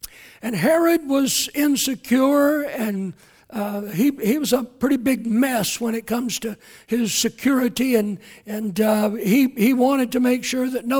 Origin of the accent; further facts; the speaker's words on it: Harlan, Kentucky, United States; And I thought, that's my hometown, Harlan, Kentucky. I was born in the brick hospital there.